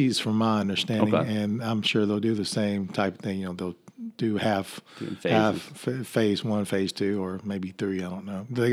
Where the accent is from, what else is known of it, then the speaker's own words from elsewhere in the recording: Vicksburg, Mississippi, United States; There's, in my hometown in Vicksburg, the theater there added these reclining seats.